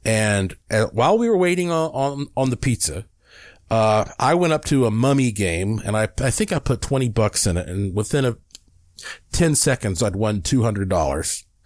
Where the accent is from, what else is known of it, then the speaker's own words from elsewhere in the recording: North Carolina, United States; I grew up exploring around Brown Mountain in North Carolina, the Linville Caverns, the Lost Sea.